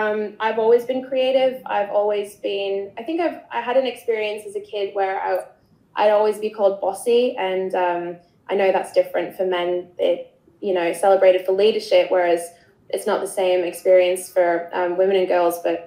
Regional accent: Yorkshire and the Humber, United Kingdom; born there; I was born in Yorkshire, which is in the north of England.

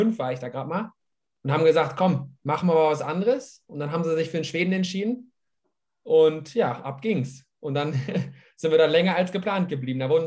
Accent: Münster, North Rhine-Westphalia, Germany; born there; ich bin in Münster geboren und habe auch, klar, also meine Familie ist alles deutsch, also Opa, Oma, alles. Da gibt es keinen skandinavischen irgendwas.

